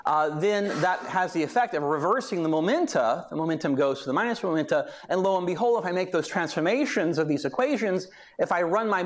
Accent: Texas, United States; I'm a born and bred Texan, so that's a bragging point for Marlon.

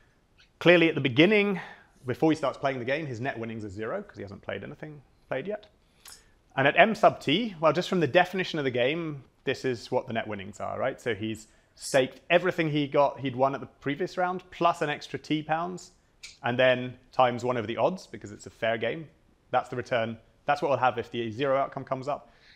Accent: United Kingdom; because I'm British

